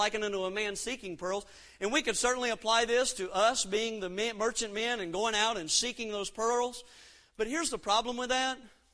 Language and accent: English; Gulf Coast, United States; Now, I'm from the Gulf Coast, and so I'm just sitting here thinking in my mind that here they pull the net up, and there's scallops in there, maybe mullet.